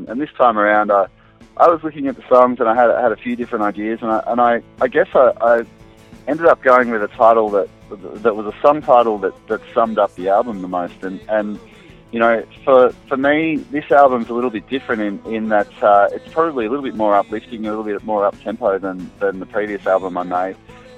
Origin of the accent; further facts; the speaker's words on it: Melbourne, Victoria, Australia; I used to joke, because I come from Melbourne, and I used to joke that you couldn't get good coffee outside of Melbourne